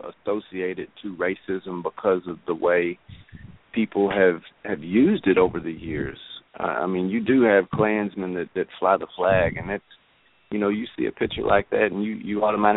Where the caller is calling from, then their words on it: Arkansas, United States; I believe you've got … calling from Arkansas.